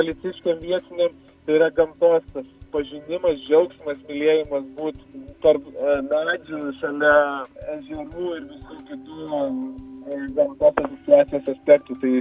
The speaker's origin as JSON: {"language": "Lithuanian", "town": "Alytus", "region": "Alytus County", "country": "Lithuania", "tie": "born or raised there", "said": "sekmadienį labai dažnai beveik kiekvieną būna Alytuje. Ir stengiamės sutikti tuos, kurie dar yra mūsų gimtajame mieste"}